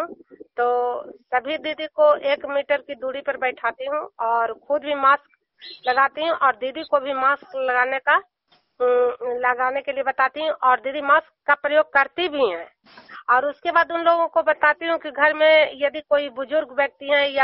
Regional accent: Bihar, India; मैं नालंदा जिला हिलसा प्रखंड और जुनियर गांव की निवासी हूँ।

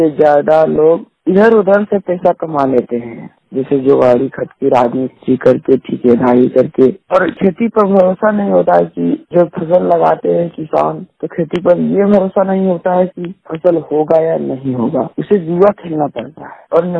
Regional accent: Nawada, India; जमी मोबाइल वाणी गांव नवादा से।

